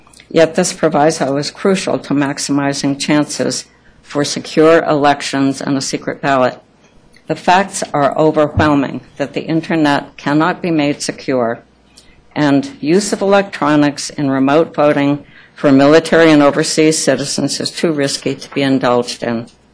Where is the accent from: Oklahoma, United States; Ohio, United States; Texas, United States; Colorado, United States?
Colorado, United States; I'm from Boulder County.